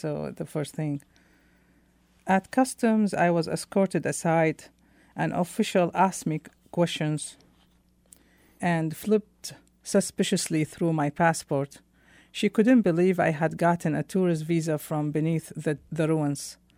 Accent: Iraq; now in United States; So now I am Iraqi American officially. I have that hyphen. I'm hyphenated, you know, mm-hmm. and I'm a citizen of both.

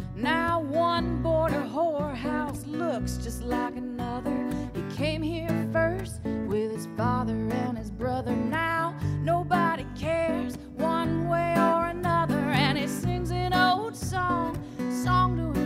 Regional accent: Tallahassee, Florida, United States; We're from Tallahassee. Anytime we play in Tallahassee, my dad comes to our shows.

